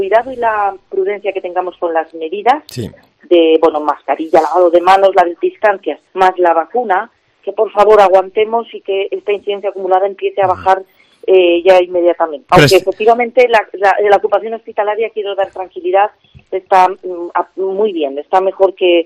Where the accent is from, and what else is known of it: La Rioja, Spain